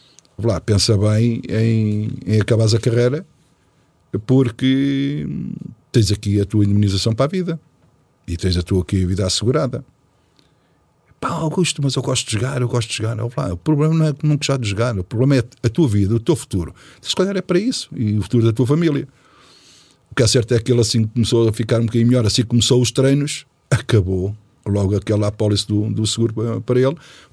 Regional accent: Portugal; vocês são ingleses, nós somos portugueses

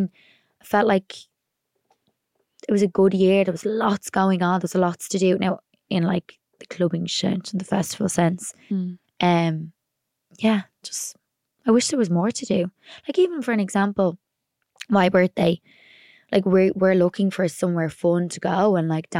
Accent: Ireland; I think it's just in us as like an Irish culture, we just don't go out for a few drinks. Like, people in Ireland binge drink.

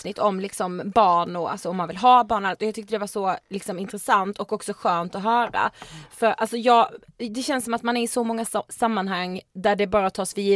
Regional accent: Blekinge, Sweden; vi kommer från Blekinge.

